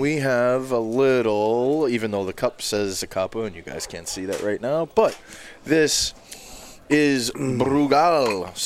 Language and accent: English; England, United Kingdom; I am English.